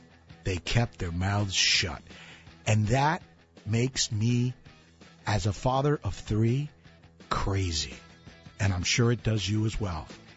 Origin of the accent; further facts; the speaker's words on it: Florida, United States; Remember, I grew up in Florida.